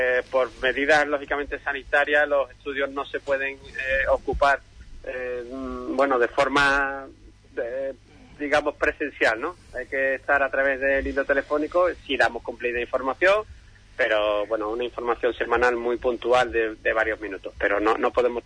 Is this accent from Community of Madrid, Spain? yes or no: no; Huelva, Andalusia, Spain; disfrutar de Huelva, de mi tierra, porque ya sabéis que la mitad soy de Huelva.